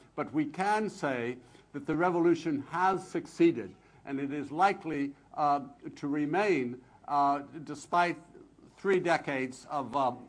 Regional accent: United States; I personally, as an American, think it's a powerful force for positive change

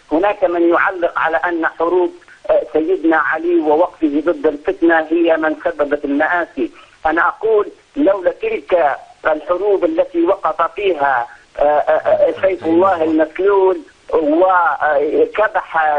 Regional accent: Libya; now in Canada; طبعا أنا من كندا الآن ولكن الأصل من ليبيا.

